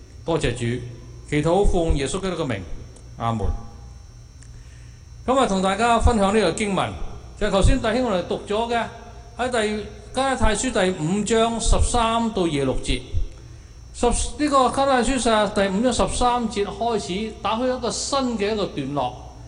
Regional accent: China; 尤其是我哋中國人喎

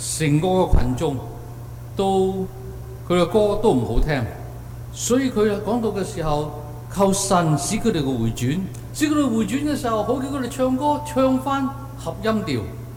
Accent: China; 不过我们中国人叫它做副歌

